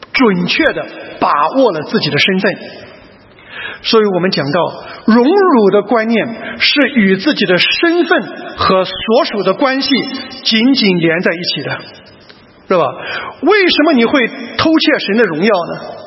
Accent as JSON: {"language": "Chinese", "country": "China", "moved": "yes", "lives_now": "Australia", "said": "所以我们从中国移民到澳洲来。"}